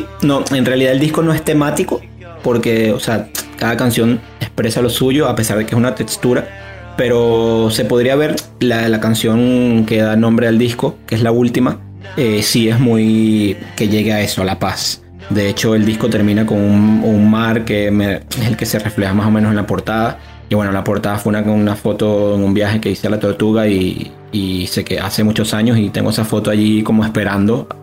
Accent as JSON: {"language": "Spanish", "country": "Venezuela", "moved": "yes", "said": "Yo siempre, desde que emigré de Venezuela y que dejé de tocar constantemente con las dos bandas, no he dejado de componer."}